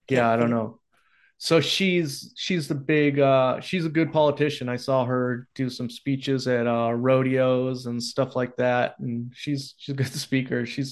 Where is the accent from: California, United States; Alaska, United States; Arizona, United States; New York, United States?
California, United States; just because I'm from California and I'm so used to voting through the mail.